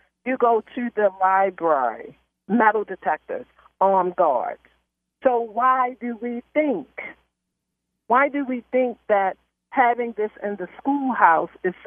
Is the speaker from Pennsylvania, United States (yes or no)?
no; Baltimore, Maryland, United States; You know, I grew up in Baltimore City, and it was just kind of weird.